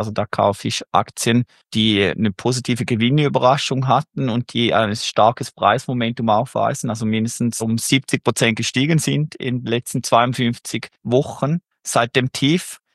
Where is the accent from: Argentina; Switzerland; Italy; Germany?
Switzerland; Als Schweizer konnte ich aber leider nicht zu Smart Broker Plus wechseln.